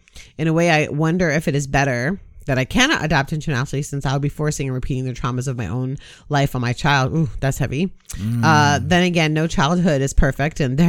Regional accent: Jamaica; one of my probably the strongest cultural identifier I have is that I'm Jamaican.

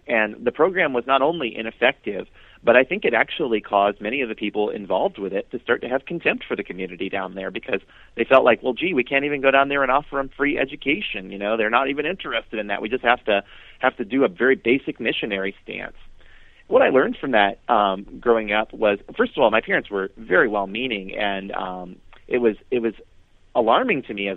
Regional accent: St. Louis, Missouri, United States; So as I was growing up, I grew up here in the St. Louis area for most of my life. We were military, so we moved around, but we settled here in the St. Louis area, and we lived right next to East St. Louis, Illinois

